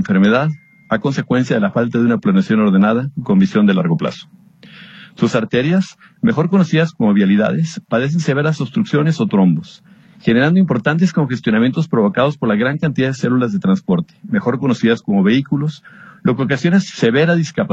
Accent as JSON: {"language": "Spanish", "town": "Guadalajara", "region": "Jalisco", "country": "Mexico", "said": "haciendo una felicitación a Guadalajara, de manera particular a cada uno de los que la habitamos y somos orgullosamente tapatíos"}